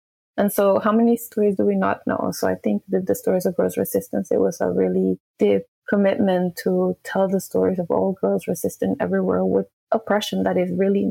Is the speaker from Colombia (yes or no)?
yes; Colombia; I'm from Colombia